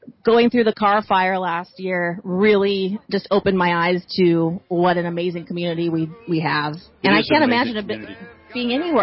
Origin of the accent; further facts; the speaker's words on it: San Diego, California, United States; I'm from San Diego originally, and then I went to Casper, Wyoming for my first on-air job.